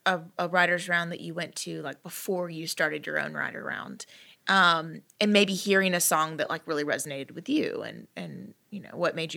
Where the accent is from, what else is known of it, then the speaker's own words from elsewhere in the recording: Hephzibah, Georgia, United States; And I'm from, do you know where Hepzibah is?